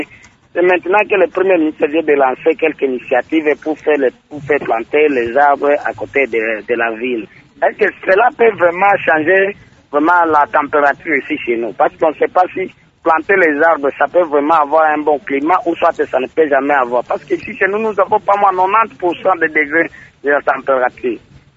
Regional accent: Maniema, DR Congo; ici chez nous au Maniema.

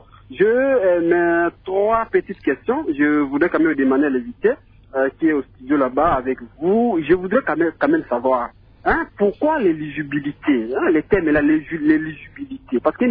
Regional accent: DR Congo; c'est chez nous au Congo

